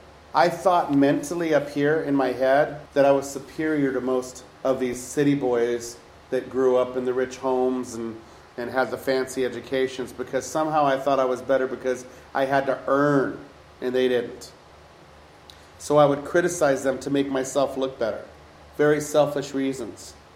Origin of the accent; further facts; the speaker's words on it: Alaska, United States; They were going to find out that I was this trash from Alaska, no education, and it was going to be all over.